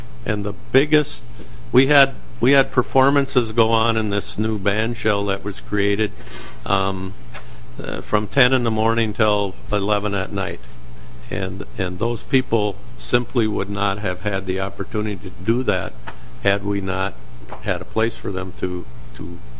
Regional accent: Minnesota, United States; I hail from Pine County, Minnesota. I happen to be a Pine County Commissioner

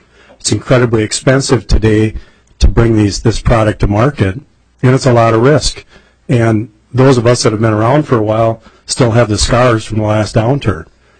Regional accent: Rochester, Minnesota, United States; I'm from Rochester. I'm a home builder down there, one of the larger home builders in southern Minnesota.

